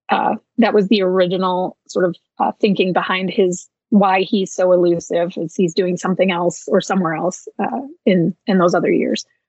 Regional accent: Lansing, Michigan, United States; I grew up in the Lansing area

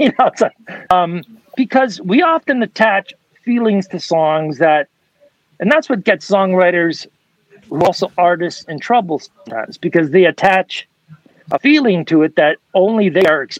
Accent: Canada; Being Canadian, you know, like

